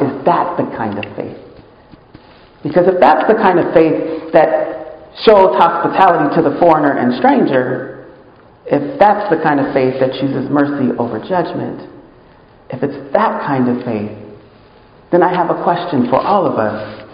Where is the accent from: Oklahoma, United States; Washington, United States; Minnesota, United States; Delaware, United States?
Washington, United States; Seattle; which for me as a kid growing up in the Rainier Valley, to good parents, hardworking parents, we were not a part of gangs